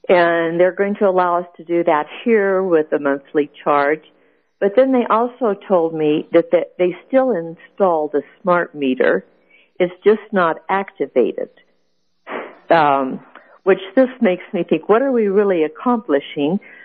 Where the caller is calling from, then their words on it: Fort Collins, Colorado, United States; I'm calling from Fort Collins.